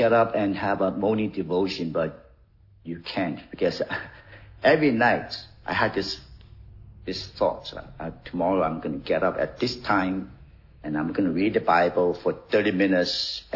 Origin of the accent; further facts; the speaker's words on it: South Korea; English is a second language; when I grew up in Korea, that's the one of the sports we all like. So it's very popular in Korea, South Korea.